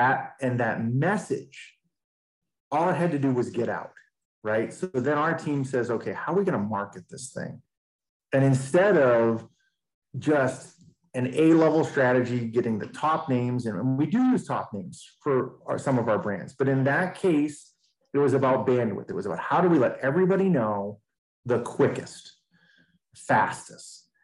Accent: Maine, United States; I'm from Maine. We're like, look, we should test batteries up there.

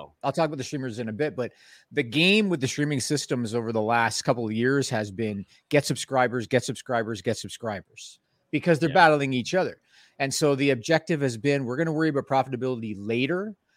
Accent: Canada; because I'm Canadian and I don't really pay attention to Warner Bros. Discovery.

